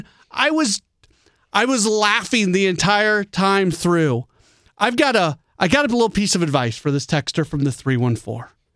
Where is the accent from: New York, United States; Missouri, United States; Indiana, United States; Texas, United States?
Missouri, United States; St. Louis; and I grew up in St. Louis, so there is already a strong anti-Cubs feeling in all of my being.